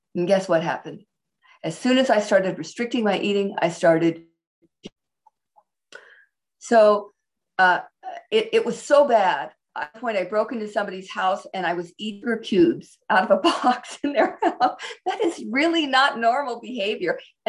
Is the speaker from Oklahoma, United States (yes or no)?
no; Seattle, Washington, United States; I was raised in Seattle and my mother had moved to San Diego.